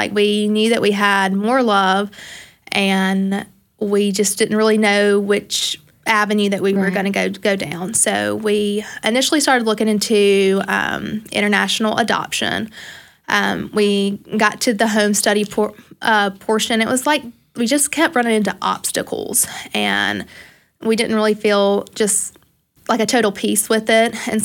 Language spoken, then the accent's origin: English; Saltillo, Mississippi, United States; now in Tupelo, United States; I am originally from Saltillo. My husband and I have been in Tupelo since we got married almost 10 years ago.